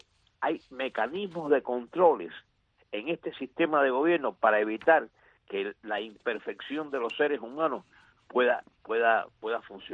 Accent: Cuba; moved away as an adult; now in United States; yo soy cubano, salí de Cuba a los 28 años.

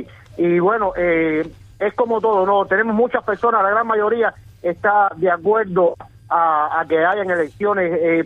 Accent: Cuba

